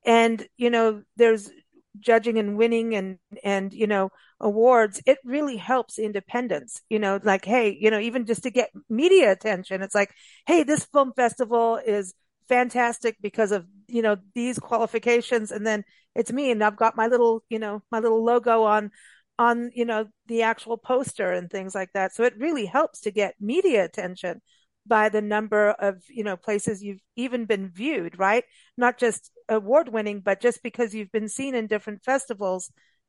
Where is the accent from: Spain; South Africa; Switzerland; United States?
South Africa; moved away; I grew up in South Africa, and The Exorcist was banned